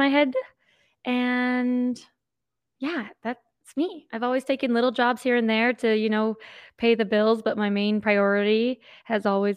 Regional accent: Arizona, United States; I am 30 years old, born and raised in Arizona, a bunch of different little towns in Arizona, but it's a small town.

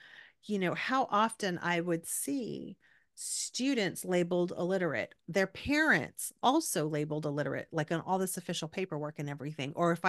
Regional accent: Texas, United States; especially like growing up in South Texas, but in Texas in general, you know, you do have a lot of people who speak Spanish first.

